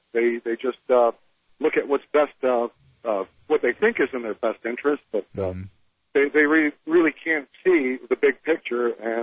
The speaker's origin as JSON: {"language": "English", "country": "Canada", "said": "And I'm originally from Canada, and I can't believe the difference."}